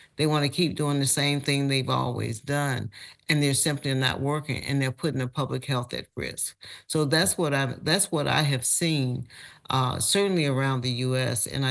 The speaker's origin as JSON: {"language": "English", "town": "Lowndes County", "country": "United States", "tie": "born or raised there", "said": "growing up in Lowndes County, we had wastewater problems too, but we always thought it was a plumbing issue."}